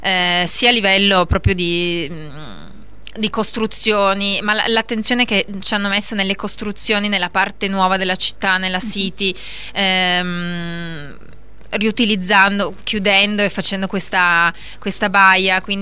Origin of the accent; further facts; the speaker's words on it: Piedmont, Italy; comunque siamo piemontesi